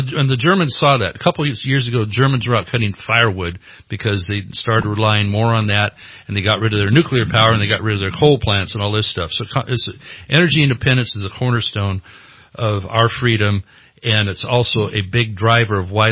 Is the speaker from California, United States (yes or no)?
yes; California, United States; So of the six different entities as a Californian, especially if you're a conservative or you just want government to be held in check